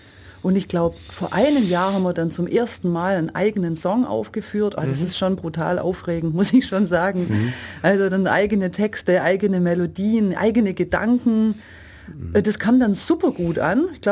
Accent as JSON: {"language": "German", "town": "Langenau", "region": "Baden-Württemberg", "country": "Germany", "tie": "born there", "also_born_or_lived": "Saarbrücken / Düsseldorf / France", "accent": "Swabian", "said": "Ich bin in Langenau geboren, war dann aber schon viel in Deutschland unterwegs, also in Saarbrücken, in Düsseldorf, war dann auch ein paar Jahre in Frankreich. Aber der schwäbische Dialekt, seit ich natürlich wieder hier bin, in Ulm, Neu-Ulm, ja, das kommt sofort zurück."}